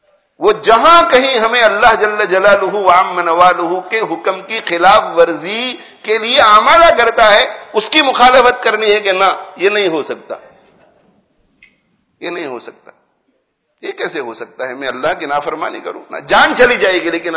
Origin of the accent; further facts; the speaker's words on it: India; ہم انڈیا سے تعلق رکھتے ہیں تو انڈیا کی حالت میں روتے رہتے ہیں